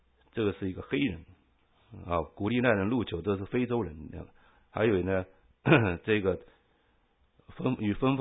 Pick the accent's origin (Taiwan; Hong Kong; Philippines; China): Taiwan; now in United States; 我是从台湾移民到这里来，为了服侍主，因为我从来没有想要到美国居住。